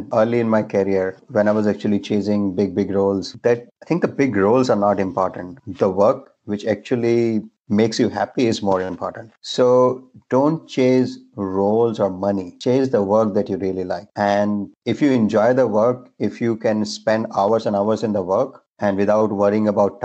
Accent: Pune, Maharashtra, India; So I'm from Pune

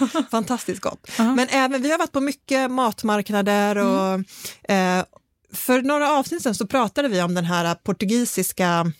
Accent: Skåne, Sweden; för mig som är skåning

